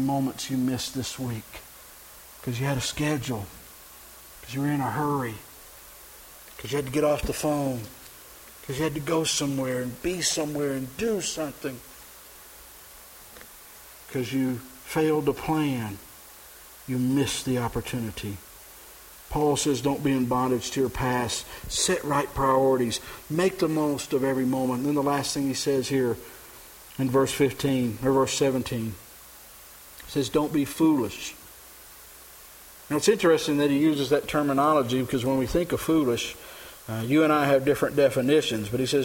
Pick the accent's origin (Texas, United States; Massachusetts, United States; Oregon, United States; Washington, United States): Texas, United States; Growing up in Texas, everybody had to learn Spanish.